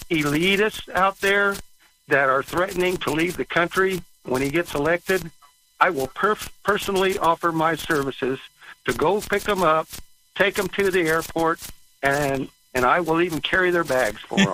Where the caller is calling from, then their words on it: New Mexico, United States; I'm calling from New Mexico.